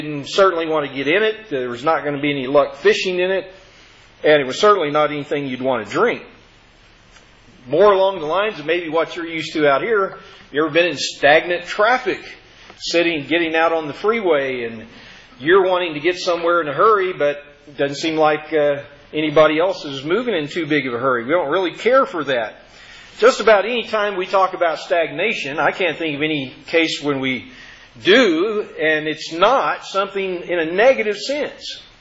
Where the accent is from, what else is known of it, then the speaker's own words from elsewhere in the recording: Arkansas, United States; I remember growing up in Arkansas. We had 115 acres that we grew up on and out in the country.